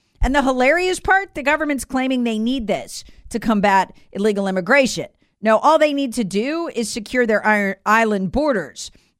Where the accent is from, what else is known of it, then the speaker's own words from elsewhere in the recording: United States; the Russian government isn't trying to censor me as an American.